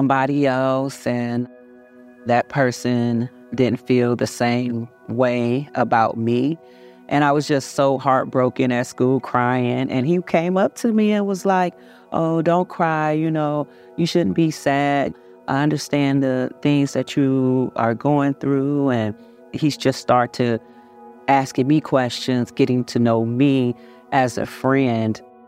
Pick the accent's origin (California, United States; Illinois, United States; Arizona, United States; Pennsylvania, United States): Illinois, United States; Chicago; moved away; I come from Chicago, Illinois, and, you know, we lived kind of hard. We struggled. Moving to Michigan, it was very different in country.